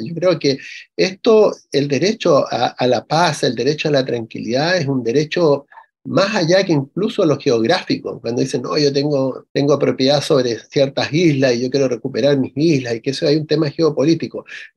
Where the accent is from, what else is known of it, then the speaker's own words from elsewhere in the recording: Chile; a todos nosotros como pueblo chileno